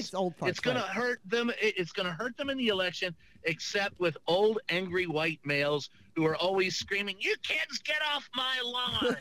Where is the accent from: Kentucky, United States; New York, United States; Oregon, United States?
Kentucky, United States; See, I grew up in Kentucky, so none of this is new to me.